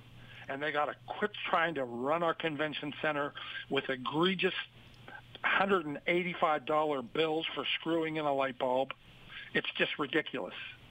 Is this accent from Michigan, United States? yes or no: no; Pittsburgh, Pennsylvania, United States; I grew up politically in Pittsburgh, Pennsylvania, in a family that was Irish, Catholic, and overwhelmingly and ridiculously Democratic.